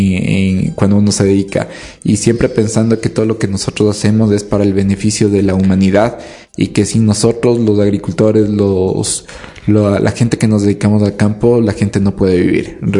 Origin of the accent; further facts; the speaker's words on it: Ambato, Tungurahua, Ecuador; Realmente yo soy de aquí, de Ambato, pero la empresa lo tenemos en Mocha